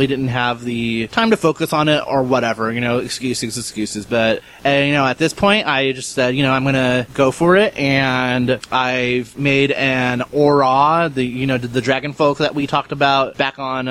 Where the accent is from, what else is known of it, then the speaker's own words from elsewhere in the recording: United States; I always called him Ifrit because I'm super American